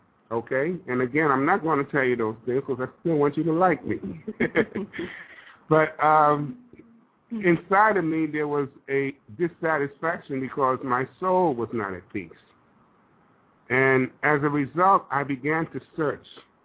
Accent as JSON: {"language": "English", "town": "Brooklyn", "region": "New York", "country": "United States", "tie": "born or raised there", "said": "And I grew up in Brooklyn, New York."}